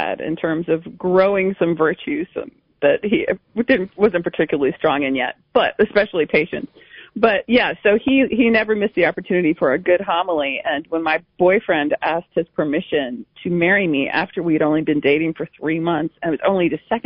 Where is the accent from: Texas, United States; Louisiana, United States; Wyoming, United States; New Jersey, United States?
Louisiana, United States; New Orleans; Well, my dad, we're from New Orleans, and he came from an old New Orleans family